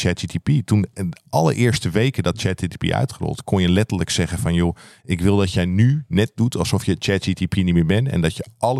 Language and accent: Dutch; Alkmaar, North Holland, Netherlands; born or raised there